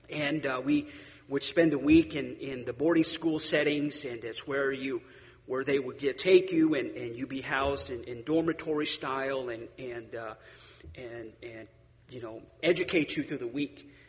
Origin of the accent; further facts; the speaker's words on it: Gallup, New Mexico, United States; born there; I was born in New Mexico. Gallup, New Mexico is where I was born.